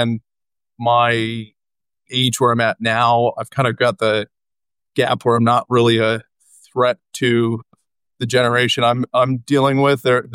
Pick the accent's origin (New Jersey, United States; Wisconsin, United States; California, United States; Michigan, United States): Wisconsin, United States; Madison; born there; I was born in the Midwest outside of Madison, Wisconsin, so didn't know what a shipyard was